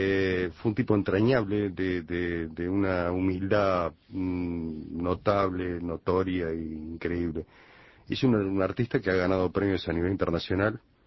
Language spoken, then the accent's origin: Spanish; Montevideo, Uruguay; Uruguayo de buena ley y montevideano. 50 años.